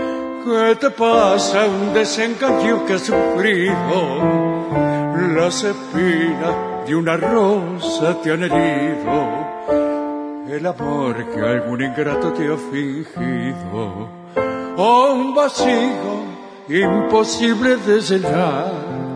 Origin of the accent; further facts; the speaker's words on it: Córdoba, Argentina; now in Los Andes, Chile; un cordobés, viviendo en los Andes, Chile.